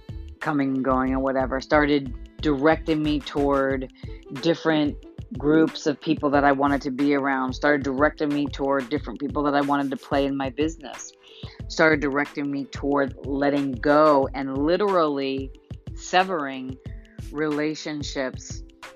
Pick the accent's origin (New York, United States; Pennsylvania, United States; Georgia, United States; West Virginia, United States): New York, United States; I have a hankering for pizza and french fries growing up in New York.